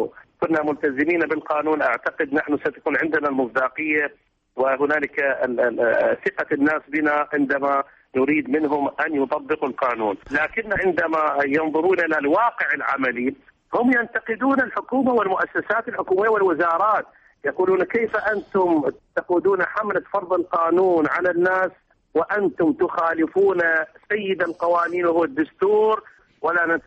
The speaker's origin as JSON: {"language": "Arabic", "country": "Iraq", "said": "لا زال مأساويا عندنا في العراق"}